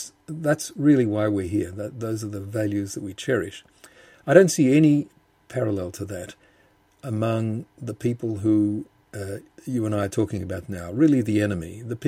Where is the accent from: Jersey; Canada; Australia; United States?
Australia; I'm from Australia, as people who are listening and wondering where my accent comes from might have noticed. My parents, like almost everybody in my cohort of young Jews in Australia, those of us born in the early 1950s, my parents were graduates of Auschwitz, both of them